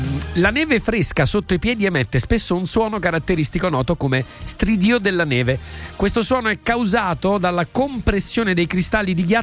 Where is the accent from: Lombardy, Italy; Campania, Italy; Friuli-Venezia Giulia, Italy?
Campania, Italy; Naples; born there; Sono nato a Napoli, però poi l'Irpinia mi ha adottato.